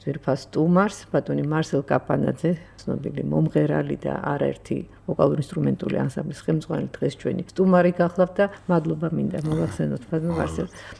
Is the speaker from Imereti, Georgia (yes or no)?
yes; Dargveti, Imereti, Georgia; მე ჩავწერე წელს ჩემს მშობლიურ სოფელ დარგვეთში ვისვენებდი